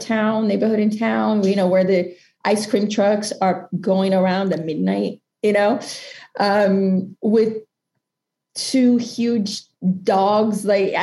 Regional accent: Brazil; growing up in Brazil, you know, we're middle class.

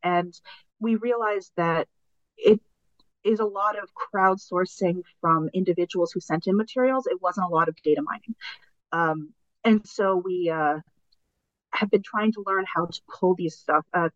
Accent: Iwanuma, Miyagi, Japan; I remember 3/11, I had just returned home and just sitting and watching it unfold, especially because I was from Iwanuma, was pretty hard.

